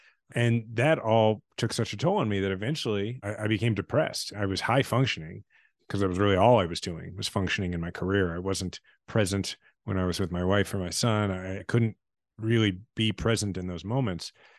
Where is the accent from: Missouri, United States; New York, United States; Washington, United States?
Missouri, United States; Kansas City; My kids are sixth generation Kansas Cityans. I love my hometown.